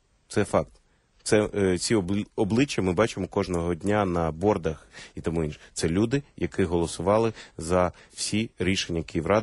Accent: Kyiv, Ukraine; а ми кияни. Я киянин. Я почуваю себе киянином.

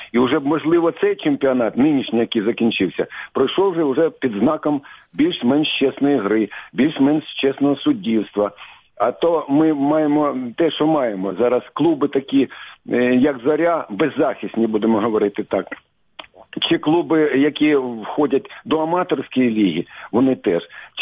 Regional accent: Kyiv, Ukraine; Хоча це мій клуб, я киянин.

